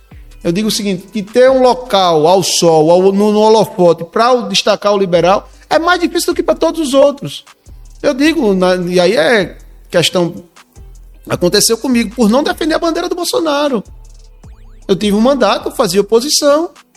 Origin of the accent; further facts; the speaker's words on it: Alagoas, Brazil; Como você disse na abertura do programa, eu sou de Alagoas.